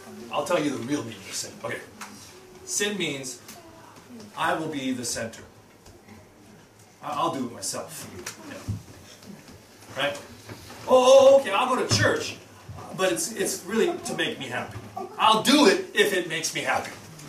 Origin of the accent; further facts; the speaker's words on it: Los Angeles, California, United States; So yeah, I grew up in Los Angeles, and I never lived in one place for more than 4 years.